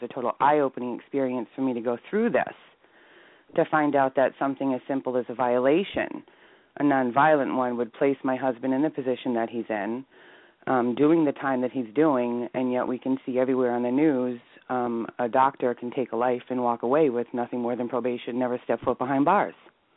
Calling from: Massachusetts, United States; I'm calling from Massachusetts.

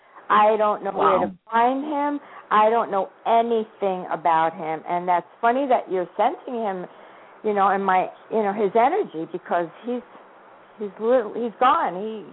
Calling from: New Jersey, United States

